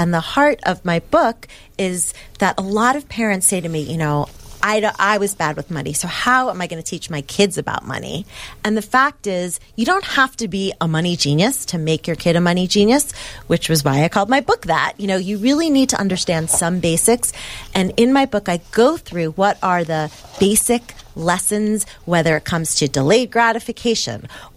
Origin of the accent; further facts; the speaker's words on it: Queens, New York, United States; I grew up in Queens, very middle-class family.